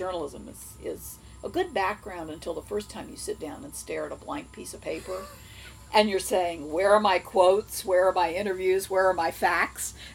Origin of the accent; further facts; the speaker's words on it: Virginia, United States; I grew up in Northern Virginia and went to high school up there.